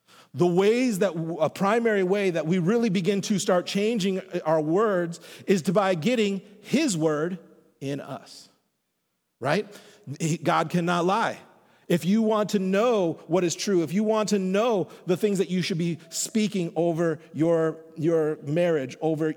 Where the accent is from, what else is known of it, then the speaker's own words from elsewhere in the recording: Madison, Wisconsin, United States; and I'm from Wisconsin. Like, I'm from here, right? Like, I grew up a mile from here. Like, I've spent most of my life in Madison.